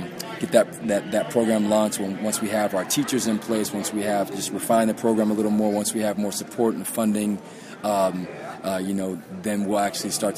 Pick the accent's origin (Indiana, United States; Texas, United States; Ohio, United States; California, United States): California, United States; Los Angeles; my story is I grew up here in Los Angeles in the hood in central L.A., and it was basically, put food in your belly, clothes in your back, roof over your head, and it was basically survival.